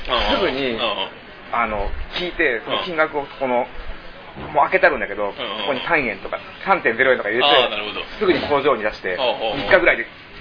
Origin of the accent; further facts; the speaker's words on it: Shibuya, Tokyo, Japan; born there; now in Itabashi, Japan; 俺渋谷区で生まれたけど、今板橋区って言うから